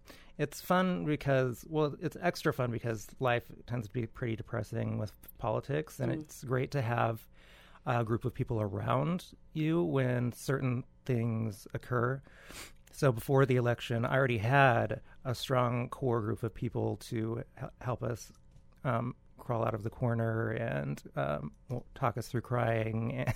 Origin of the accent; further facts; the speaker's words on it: Cheney, Washington, United States; also born or lived in Spokane; I'm from Spokane. I grew up in the Cheney area and have a house now on the South Hill.